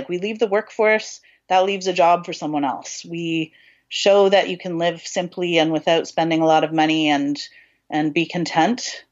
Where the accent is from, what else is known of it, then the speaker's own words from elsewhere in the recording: Canada; We didn't say I'm from Canada, but now the secret is out.